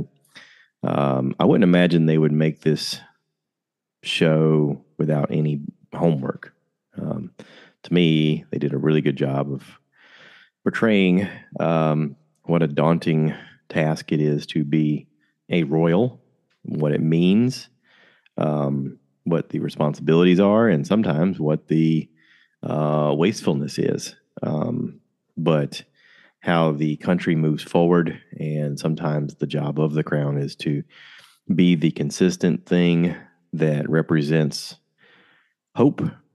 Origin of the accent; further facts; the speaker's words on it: South Carolina, United States; we are not from Cincinnati. We are from South Carolina area.